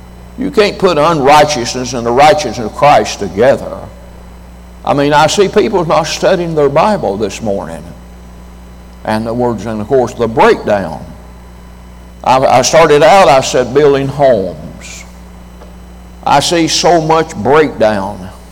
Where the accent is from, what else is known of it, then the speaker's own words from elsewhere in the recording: Tennessee, United States; I was raised on a farm. I'm a hillbilly. I was raised in Tennessee, so was my wife. I plowed a mule as a little boy. I was raised on a farm.